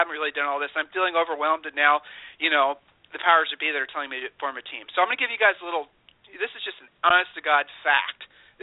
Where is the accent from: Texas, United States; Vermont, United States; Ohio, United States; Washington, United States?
Ohio, United States; I hate sounding like this because I'm from Ohio, and by the very nature, we're not braggarts.